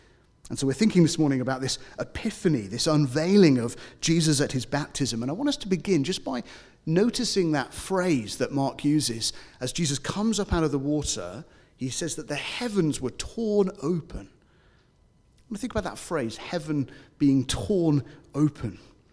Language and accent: English; United Kingdom; I'm British, you don't approach people on the street and just ask them random questions.